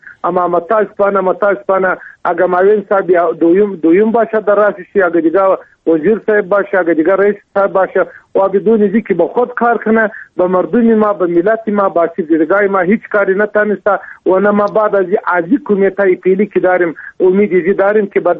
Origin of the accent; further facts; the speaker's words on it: Afghanistan; ما افغان هستیم، نماینده ملت هستیم در تالار